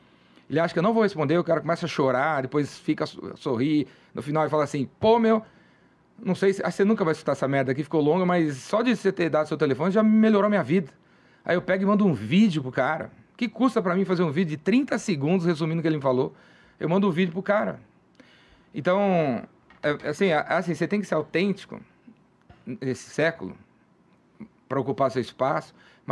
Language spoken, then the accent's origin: Portuguese; São Paulo, Brazil; Eu sou um cara de São Paulo, paulistano, corintiano e tal. Cresci aqui perto, na Aclimação, bairro de classe média.